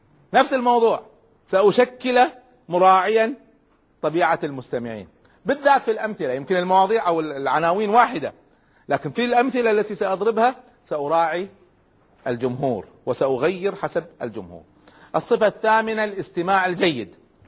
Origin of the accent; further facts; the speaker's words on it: Kuwait; فمرة أقيمت دورة في القراءة التصويرية عندنا في الكويت